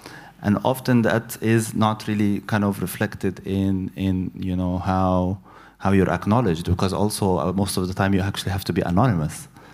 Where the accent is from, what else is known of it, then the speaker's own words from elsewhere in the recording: Upper Egypt, Egypt; I went to a university to do my bachelor in my hometown, which is a small town in south of Egypt that is marginal by Egyptian standards.